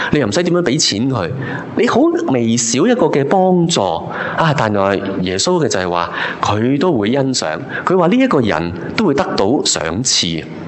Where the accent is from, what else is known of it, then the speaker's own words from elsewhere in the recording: China; 又用回我们中国人一句说话呢，可能大家就会明白的了